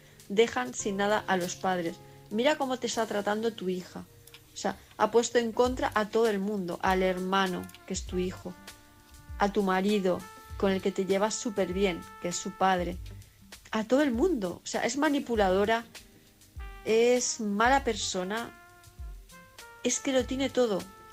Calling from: Palma, Balearic Islands, Spain; de Palma de Mallorca

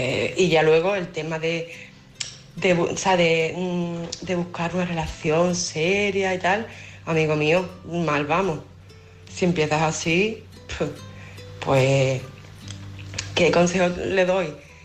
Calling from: Málaga, Andalusia, Spain; de Málaga.

